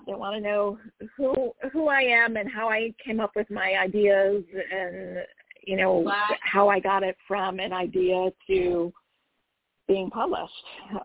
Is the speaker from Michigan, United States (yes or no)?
no; Roswell, Georgia, United States; I grew up in Roswell, Georgia.